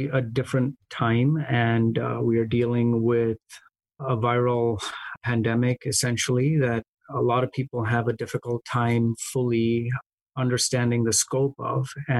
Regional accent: India; moved away as an adult; now in United States; My parents were born in India. I was born in India. I grew up there and I immigrated here

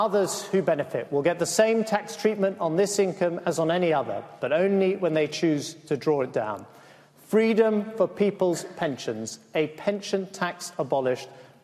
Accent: London, United Kingdom; I grew up in London

